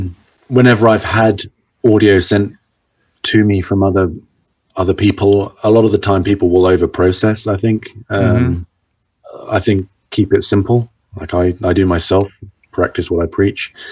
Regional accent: London, United Kingdom; accent: RP; That's the sort of BBC at London. This is where I grew up, London. So that's the accent that I have naturally.

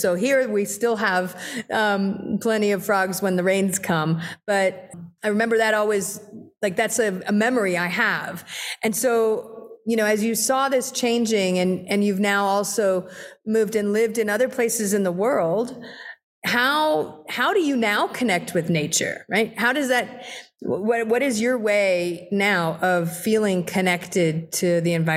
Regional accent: Florida, United States; I was thinking about when I grew up in South Florida.

